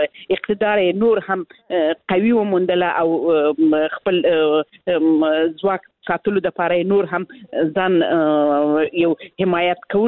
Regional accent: Helmand, Afghanistan; زه خپل د هلمند ولایت څخه یم

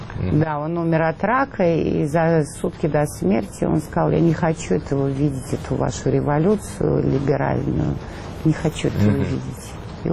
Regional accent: Russia; born there; потому что я родилась в России за железным занавесом

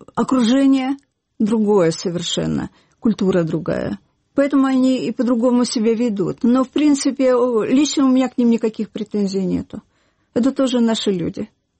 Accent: Russia; moved away as an adult; now in Kyiv, Ukraine

